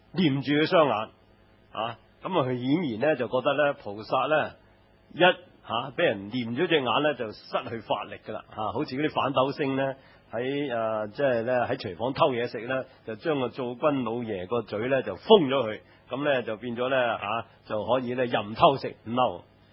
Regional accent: China; 如果你研究一下咧，我哋中國人嗰啲民間諺語啊、俗語啊、俚語啊。

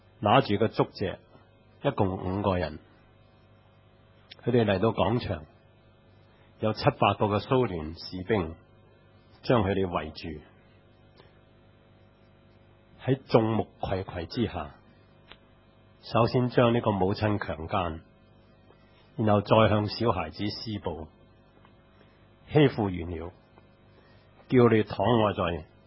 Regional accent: China; 都是讲到过去五六十年我们作为中国人的悲惨的故事。

